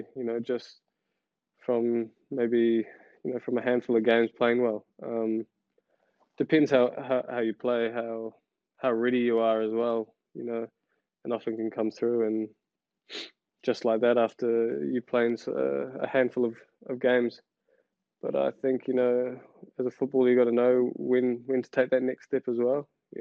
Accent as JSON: {"language": "English", "country": "New Zealand", "said": "it's hard being a New Zealander, you know, coming from New Zealand."}